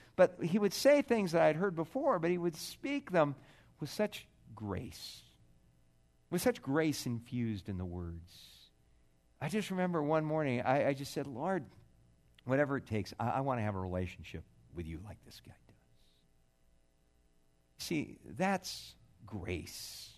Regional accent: California, United States; I'm from Southern California.

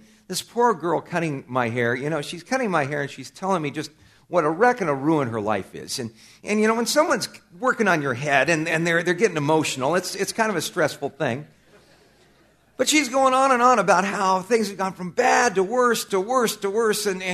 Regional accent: California, United States; I grew up in Southern California. I come by this honestly.

